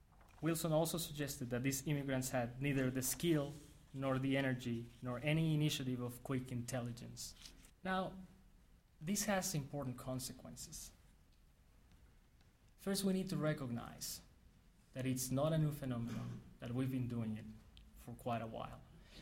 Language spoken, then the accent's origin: English; Mexico City, Mexico; now in United States; I was born and raised in Mexico City. I hold Mexican citizenship, but I consider myself an American.